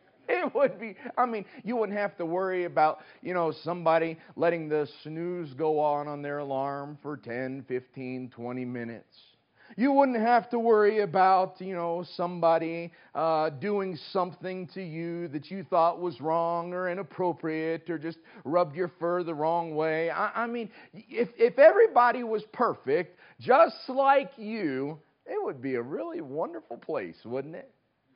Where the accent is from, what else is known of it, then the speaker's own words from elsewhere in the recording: Southeast, United States; Well, I'm from the Southeast, the Deep Southeast.